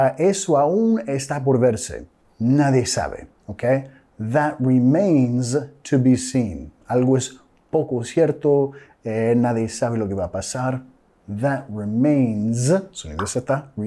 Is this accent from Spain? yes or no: no; United States; Spanish is a second language; Gringolandia, Estados Unidos, mi país de origen, Canadá, Australia